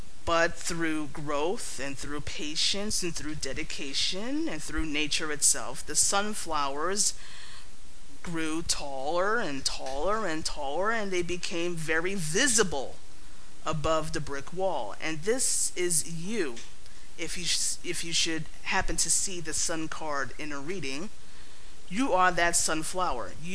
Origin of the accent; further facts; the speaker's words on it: Bronx, New York, United States; accent: Bronx; You know, I'm from New York, and I live in the Bronx, and I was raised here. And I have a very distinct Bronx accent, so I'm going to say things a little funny.